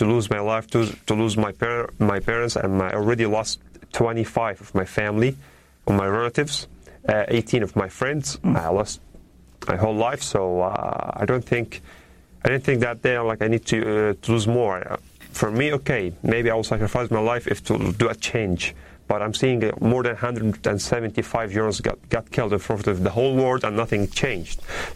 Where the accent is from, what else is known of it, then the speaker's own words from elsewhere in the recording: Deir el-Balah, Gaza Strip, Palestine; English is a second language; I'm originally from Deir el-Balah city. I'm originally from Gaza Strip.